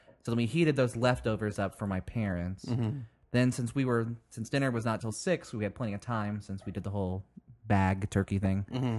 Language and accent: English; Lafayette, Indiana, United States; So we're going to my hometown, Lafayette, Indiana, on Wednesday through Christmas morning